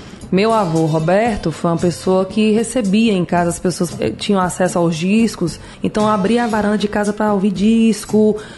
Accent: Ceará, Brazil; É um prazer enorme estar aqui, podendo falar do meu trabalho, na minha terra, pra gente da minha terra.

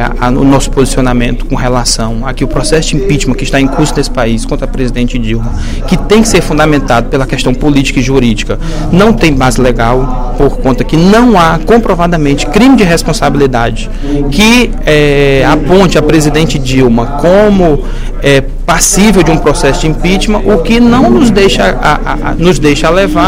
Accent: Maranguape, Ceará, Brazil; Vários planos de saúde têm recebido reclamações de usuários do município de Maranguape, que é a minha cidade natal

